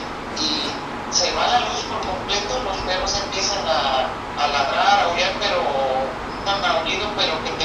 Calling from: Veracruz, Mexico; De Pachonó, Veracruz.

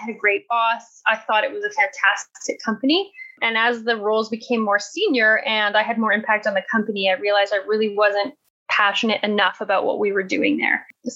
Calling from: Calgary, Alberta, Canada; I am calling in from Calgary.

